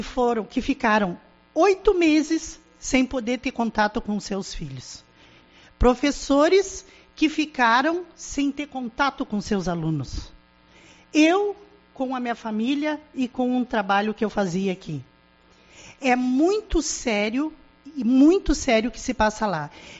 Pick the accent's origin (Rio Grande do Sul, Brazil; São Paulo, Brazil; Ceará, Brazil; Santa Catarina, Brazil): Rio Grande do Sul, Brazil; Bagé; E eu sou de Bagé, a Ceguai eu entro, Quaraí eu entro e saio de fronteira, tá?